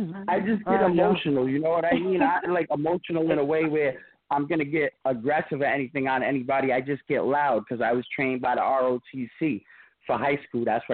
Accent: Rhode Island, United States; America, I'm from New England. I'm from Rhode Island. We're progressive out here.

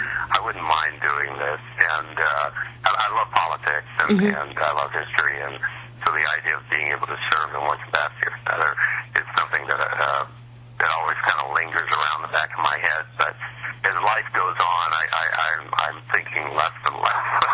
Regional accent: Kansas, United States; now in California, United States; back in Kansas, I'm from Kansas

